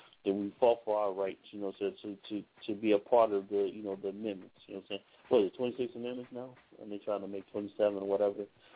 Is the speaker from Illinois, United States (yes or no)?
yes; Chicago, Illinois, United States; and I'm from Chicago, Illinois, people, so y'all know.